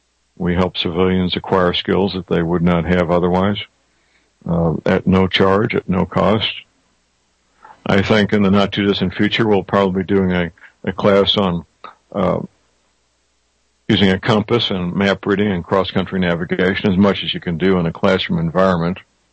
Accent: St. Louis, Missouri, United States; answered by some very polite young men and women in my hometown, St. Louis, Missouri.

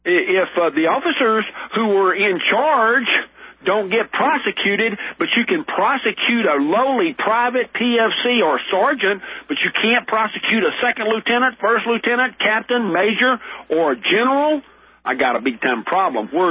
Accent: Louisiana, United States; now in Arkansas, United States; I was born and raised in Louisiana, but that doesn't mean that I am a legal resident of the area. I have a home here in Arkansas.

